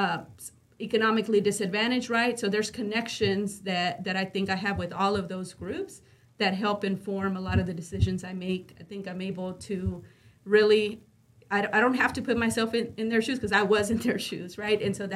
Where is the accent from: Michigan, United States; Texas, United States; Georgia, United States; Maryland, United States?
Texas, United States; Dallas; now in Pleasant Grove, United States; I grew up in East Dallas, right? I say now I live in Pleasant Grove.